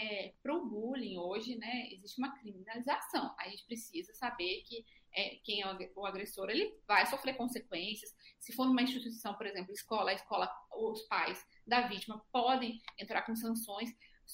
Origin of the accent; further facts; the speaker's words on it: Minas Gerais, Brazil; Eu sou mineira.